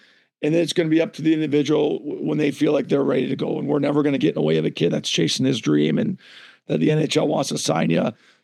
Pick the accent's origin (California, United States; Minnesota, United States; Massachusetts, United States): Minnesota, United States; now in New Hampshire, United States; Well, for me, first, I'm from Minnesota, but I married a New Hampshire girl. I got three daughters. This is home for us.